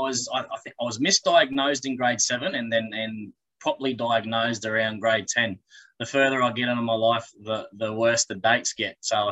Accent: Rockhampton, Queensland, Australia; Mate, I'm from Rocky. I'm still in Rockhampton, so that's central Queensland.

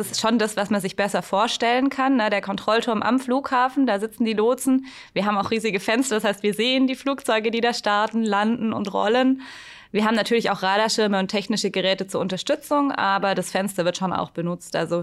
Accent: Laupheim, Baden-Württemberg, Germany; Und ich komme aus Laupheim bei Ulm und da gibt es so einen kleinen Heeresflugplatz.

